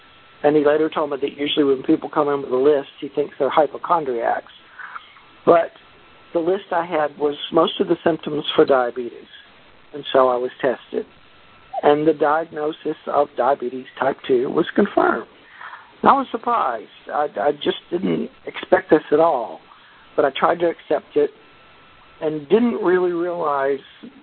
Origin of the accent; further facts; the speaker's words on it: Alabama, United States; I'm from Alabama in the Deep South, where it's really hot right now.